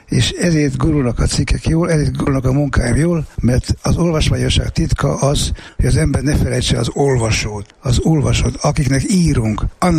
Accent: Vienna, Austria; A feleltem igen egyszerű. Bécsi, magyar vagyok.

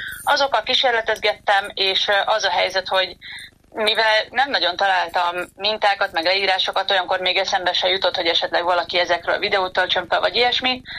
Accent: Onga, Borsod-Abaúj-Zemplén, Hungary; ugyanis részben én Ongán nőttem föl, borsodi gyerekként.

